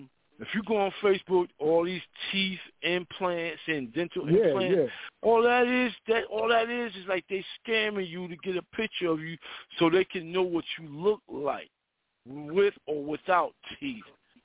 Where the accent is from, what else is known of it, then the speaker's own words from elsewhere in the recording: New Jersey, United States; now in Atlanta, United States; I'm from New Jersey, but I live in Atlanta